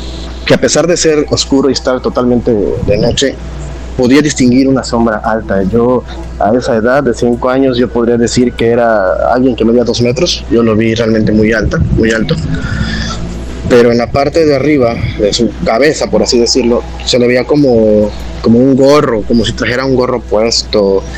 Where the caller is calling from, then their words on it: Veracruz, Mexico; soy de Veracruz.